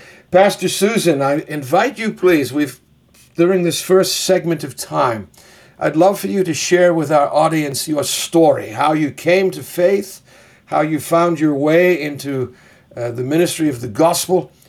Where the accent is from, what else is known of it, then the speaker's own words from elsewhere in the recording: Wales, United Kingdom; I'm a Welshman, but I was raised amidst an Italian community.